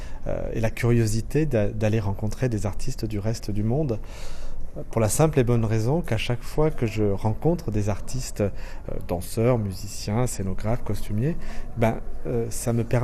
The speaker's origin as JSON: {"language": "French", "country": "France", "tie": "born there", "said": "moi je suis né en France, j'ai mes parents qui sont originaires d'Afrique du Nord"}